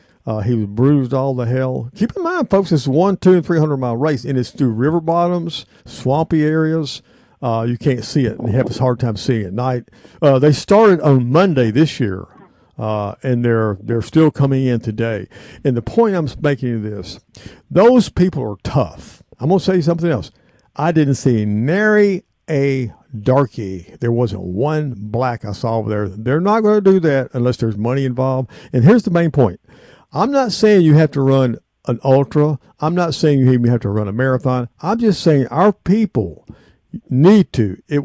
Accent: Southern US, United States; Matt is a Southerner. I'm a Southerner.

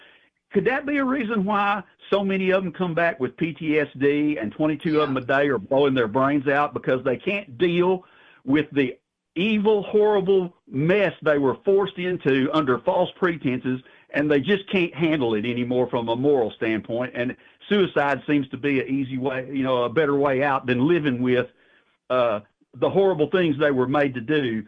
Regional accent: Arkansas, United States; also born or lived in Louisiana / Mississippi; now in Alabama, United States; You know, I live in Alabama. I was born and raised in Arkansas. I've lived in Louisiana and Mississippi. You know, my people are the Southern people, and I'm a Southerner.

